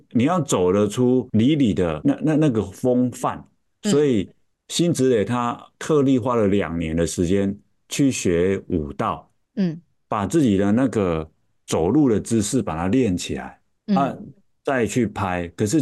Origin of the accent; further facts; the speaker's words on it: Taiwan; 我们台语叫做溃靠，你看这个溃靠，我们土生土长的台湾人，一听就知道那是什么意思。